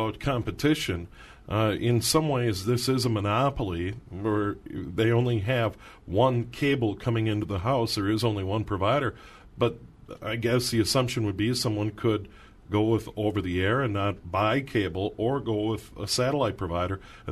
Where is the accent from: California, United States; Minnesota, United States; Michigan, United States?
Minnesota, United States; I can remember when cable television came to the suburb that I grew up in here in the Twin Cities